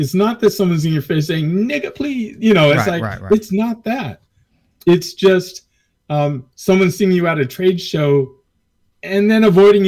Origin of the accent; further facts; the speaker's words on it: Placentia, California, United States; I didn't grow up in the South. I didn't grow up in the Midwest. Mm-hmm. I grew up in Placentia, California, where we're surrounded by migrant workers.